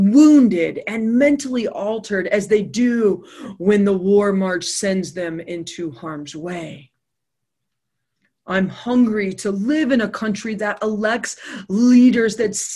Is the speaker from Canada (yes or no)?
no; United States; as a teacher, as an American, as a wife, as a mom, as a sister